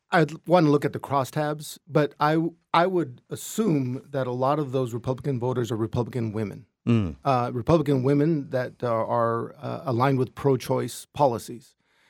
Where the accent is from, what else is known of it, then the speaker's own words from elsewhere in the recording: Nogales, Arizona, United States; So he represents where I grew up in Nogales.